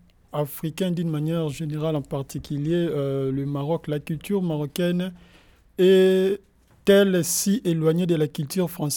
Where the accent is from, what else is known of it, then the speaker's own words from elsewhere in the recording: DR Congo; Je viens de la République démocratique du Congo, donc je suis congolais.